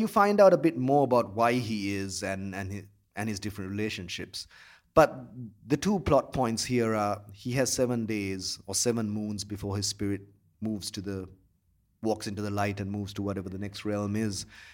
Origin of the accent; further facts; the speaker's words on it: Colombo, Western Province, Sri Lanka; I mean, I grew up in Colombo in the 80s, and we were sort of the war was taking place somewhere else almost.